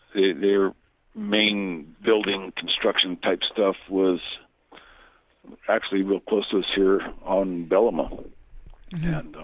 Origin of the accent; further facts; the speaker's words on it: Los Lunas, New Mexico, United States; I am from Las Lunas.